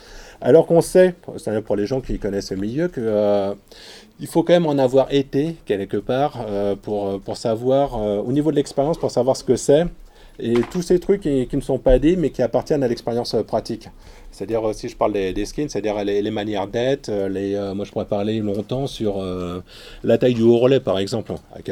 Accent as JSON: {"language": "French", "region": "Brittany", "country": "France", "said": "vu que je viens de l'Ouest"}